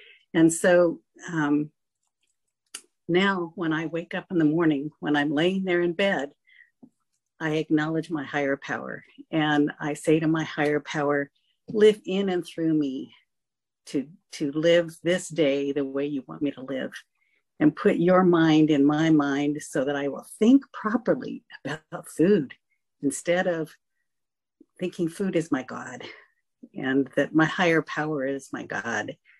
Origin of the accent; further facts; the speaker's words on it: Byron, Georgia, United States; from Byron, Georgia. That's right in the middle of the state of Georgia.